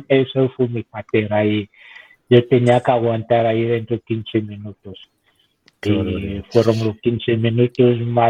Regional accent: Cameroon; Spanish is a second language; moved away; cuando yo salí de Camerún, tiré mi documentación

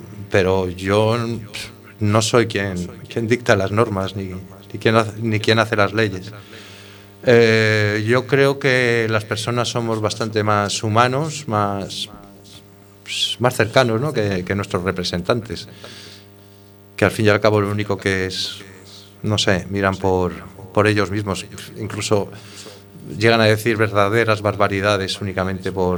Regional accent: Madrid, Community of Madrid, Spain; moved away as an adult; Yo soy un emigrante, yo soy emigrante de interior. Además, yo lo hice al revés, porque yo vine de Madrid a Galicia por trabajo, a buscarme la vida aquí.

